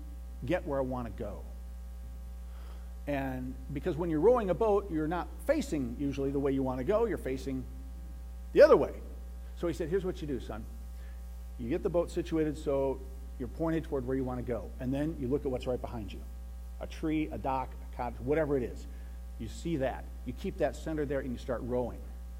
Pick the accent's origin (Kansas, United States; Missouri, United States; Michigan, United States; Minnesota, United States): Michigan, United States; also born or lived in Bay City; I was born in Bay City and lived there until I was about 10. And then my folks bought a place up in Gladwin County on a small lake. And that's where I lived through my high school years.